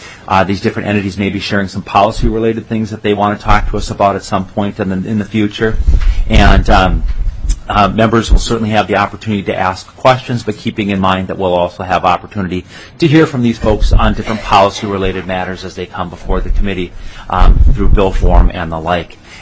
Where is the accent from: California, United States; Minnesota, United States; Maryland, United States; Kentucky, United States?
Minnesota, United States; Sartell; And I'm from the Central Minnesota area, Sartell, Stock Rapids area.